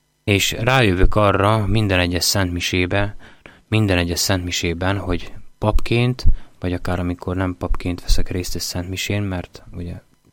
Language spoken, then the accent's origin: Hungarian; Komárom, Komárom-Esztergom, Hungary; Pedig egy komáromi gyerek vagyok, aki a csapvízen nőtt föl Hajdanán